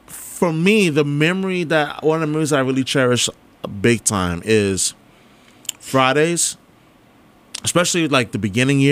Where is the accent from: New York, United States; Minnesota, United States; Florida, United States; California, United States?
New York, United States; also born or lived in New Jersey; Born and raised in New York. Went to college there.